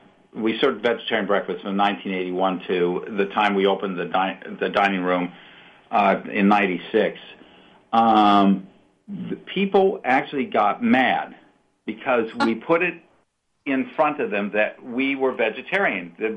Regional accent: Midwest, United States; because we're from the Midwest, he didn't know the difference.

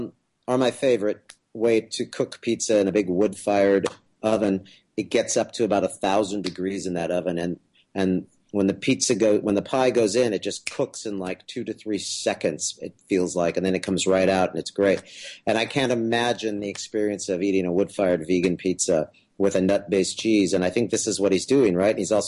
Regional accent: San Jose, California, United States; now in New York City, United States; But I grew up in San Jose, and in downtown San Jose, there are some of the greatest vegan restaurants I have ever been to, and I live in New York City

